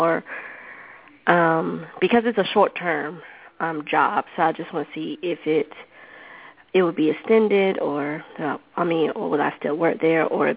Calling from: Georgia, United States; Hello, this is … from Georgia.

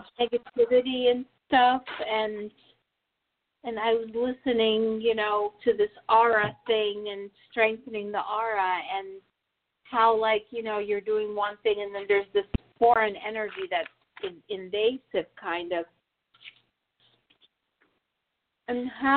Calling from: New Jersey, United States; From New Jersey.

